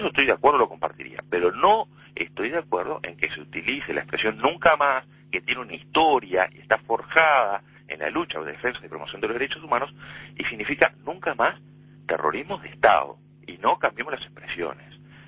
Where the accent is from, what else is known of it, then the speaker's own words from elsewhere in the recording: Uruguay; como todo uruguayo